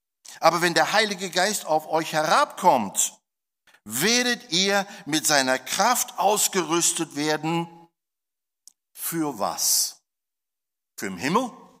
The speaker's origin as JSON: {"language": "German", "country": "Australia", "second_language": "German", "said": "Wisst ihr, wo Paradies ist? Bei uns in Australien. Okay, das war der erste, letzte deutsche, australische Witz, den ihr heute hört."}